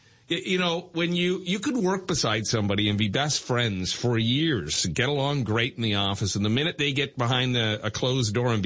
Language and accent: English; Ontario, Canada; Growing up in the West End, it was always a bone of contention between Brampton, Bramley, and Mississauga because it always felt like that part of Peel got everything.